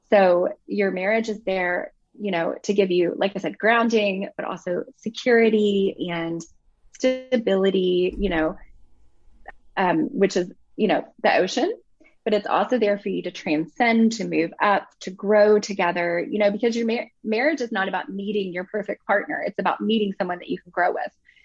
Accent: Bible Belt, United States; now in Germany; I have to say where I'm from the Bible Belt, you know? So when I was growing up, life revolved around, you know, church and spirituality and community, which was a beautiful, beautiful thing.

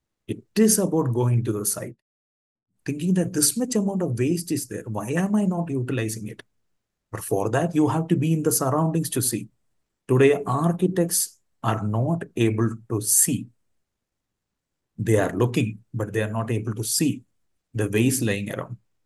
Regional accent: Kerala, India; an obscure engineer from Kerala, from my home state, who made it in 1960s.

